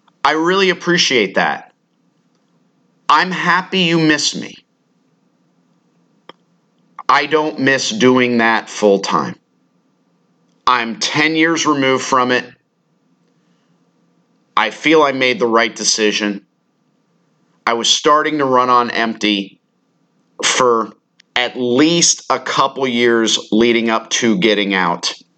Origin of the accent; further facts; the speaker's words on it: Tampa Bay, Florida, United States; also born or lived in Cincinnati, Ohio; my legal guardians who passed on many years ago, who brought me here to the Tampa Bay area when I was very young from Cincinnati, Ohio, where I was born